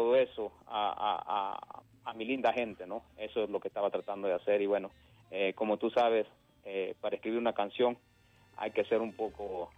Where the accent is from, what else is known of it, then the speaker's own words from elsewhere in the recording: El Salvador; Yo siempre quería escribir un tema para mi lindo país, El Salvador.